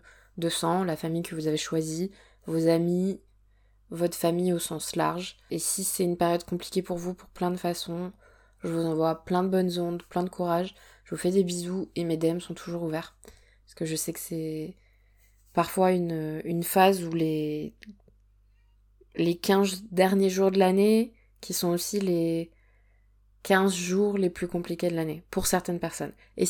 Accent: Provence-Alpes-Côte d'Azur, France; je suis une sudiste, moi, hein, vous savez, je viens de Provence de base.

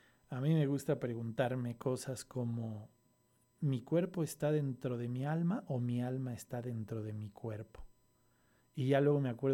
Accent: Mexico City, Mexico; born there; si yo nací en México, en la Ciudad de México, el 22 de febrero de 1975, y decidí llegar a través de la familia

